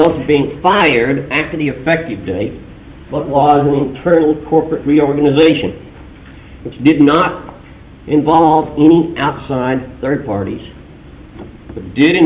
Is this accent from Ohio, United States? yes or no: no; Dallas, Texas, United States; from Dallas, Texas.